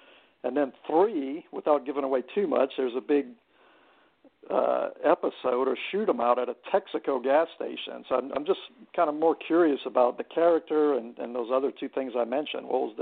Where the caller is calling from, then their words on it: Kingwood, Texas, United States; Yes, hello. … from Kingwood, Texas.